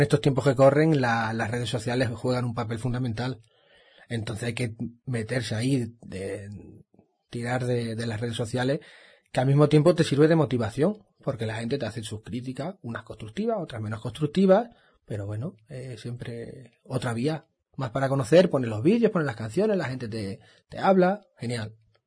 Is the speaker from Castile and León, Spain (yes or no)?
no; Extremadura, Spain; pues realmente es coger nuestra música popular, nuestra raíz, y para no perder esa identidad nuestra como extremeños